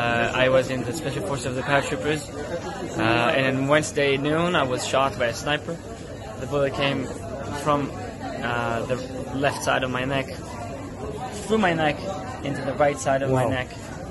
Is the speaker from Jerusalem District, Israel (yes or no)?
yes; Jerusalem, Jerusalem District, Israel; I'm from Jerusalem. I'm 22 years old.